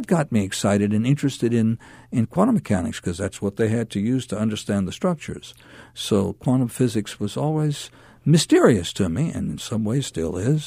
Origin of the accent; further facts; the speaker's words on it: New Orleans, Louisiana, United States; I decided I wanted to go to Loyola New Orleans, which was my hometown, and they offered me a very nice fellowship